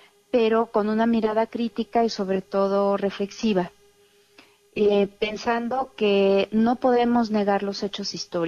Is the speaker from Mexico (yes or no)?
yes; Mexico; yo creo que como mexicanos y mexicanas, con esta diversidad de identidades, de orígenes, de tradiciones